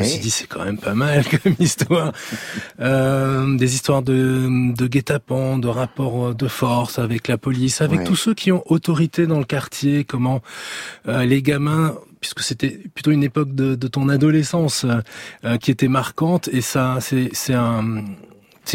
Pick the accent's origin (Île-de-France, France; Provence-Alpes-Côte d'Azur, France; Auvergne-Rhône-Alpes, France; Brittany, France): Île-de-France, France; Paris; Non, je suis pas de Montfermeil, je suis de Paris, ouais. 19e, place des Fêtes.